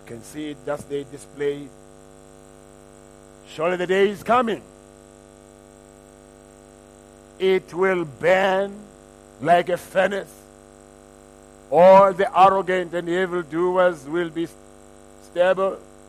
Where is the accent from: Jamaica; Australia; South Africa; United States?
South Africa; we are South African, but we are not all the same.